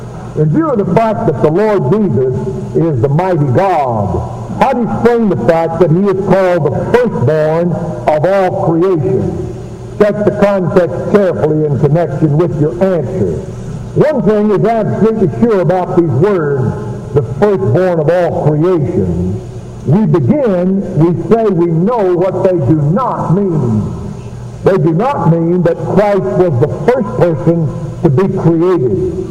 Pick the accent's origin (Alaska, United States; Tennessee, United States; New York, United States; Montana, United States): Tennessee, United States; I'm a hillbilly from Tennessee.